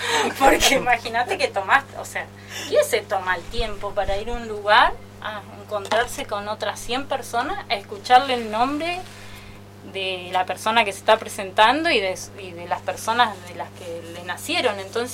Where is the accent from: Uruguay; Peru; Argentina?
Argentina; Neuquén; moved away as an adult; nací en Neuquén. Y viví hasta los 20 años a la orilla del río Neuquén, lugar que aprecio un montón y que renegué mucho de vivir en esa ciudad, pero como vivía lejos de la ciudad lo pude disfrutar un montón.